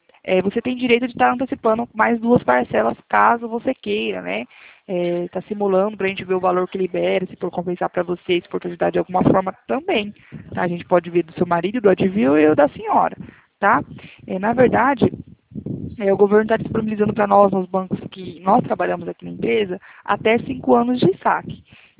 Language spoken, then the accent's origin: Portuguese; Presidente Prudente, São Paulo, Brazil; Nós somos aqui de Presidente Prudente, interior de São Paulo.